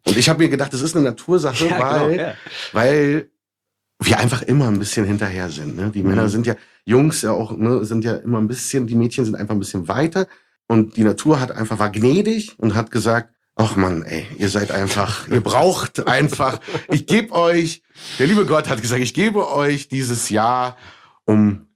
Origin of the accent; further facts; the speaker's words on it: Berlin, Germany; Und meine Mutter kam ja nach Deutschland in den 70er Jahren, um bei Siemens zu arbeiten. Deswegen bin ich ja in Siemensstadt auch groß geworden.